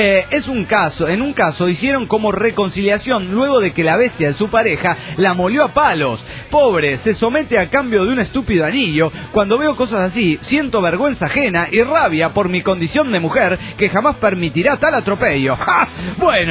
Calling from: Tucumán, Argentina; de Tucumán.

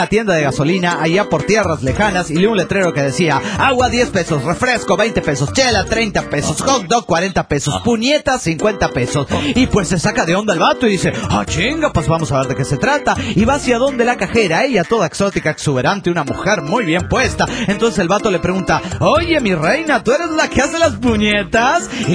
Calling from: Grantsville, Georgia, United States; de Grantsville, Georgia, Estados Unidos de Norteamérica.

